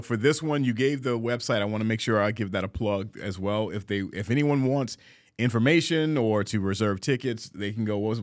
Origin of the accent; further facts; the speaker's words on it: Virginia, United States; I'm originally from Virginia, right? Uh-huh. So growing up in a Tidewater area, we would just go crab ourselves.